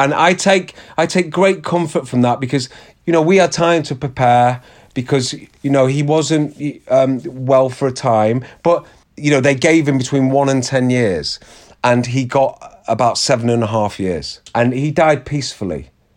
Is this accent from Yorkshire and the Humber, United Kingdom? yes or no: no; St Annes, North West England, United Kingdom; I was filming in pretty much my hometown. My mum and dad were on my local pier, St. Anne's Pier.